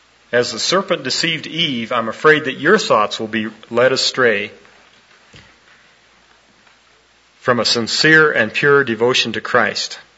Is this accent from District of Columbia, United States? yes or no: yes; Washington, District of Columbia, United States; I was raised in Washington, D.C., built myself a hot rod.